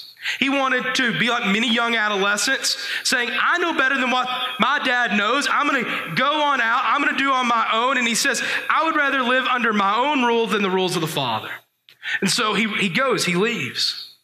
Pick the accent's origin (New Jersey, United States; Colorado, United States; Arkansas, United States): Arkansas, United States; Now, I'm from Arkansas, and we know a lot about pigs. We love pigs in Arkansas.